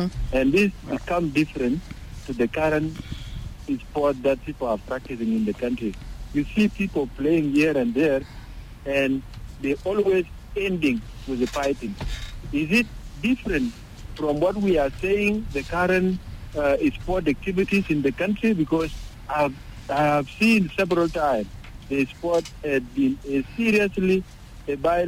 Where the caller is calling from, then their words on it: Juba, Central Equatoria, South Sudan; I'm at the side of Juba here.